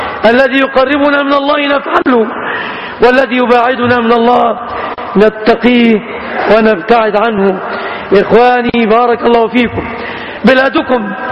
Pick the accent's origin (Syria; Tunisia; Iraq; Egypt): Egypt; اللهم اجعل بلادنا مصر آمنة مطمئنة